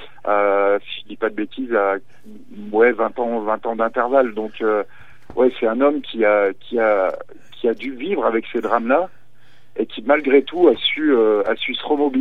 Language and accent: French; Brioude, Auvergne-Rhône-Alpes, France; Donc, je suis originaire de Brioude et...